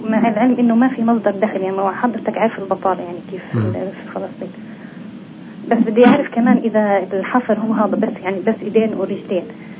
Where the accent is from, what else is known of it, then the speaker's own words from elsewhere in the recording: Bethlehem, West Bank, Palestine; من بيت لحم.